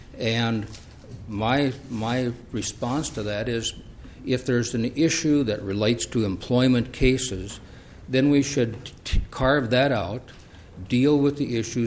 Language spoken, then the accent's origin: English; Detroit Lakes, Minnesota, United States; I'm an attorney from Detroit Lakes.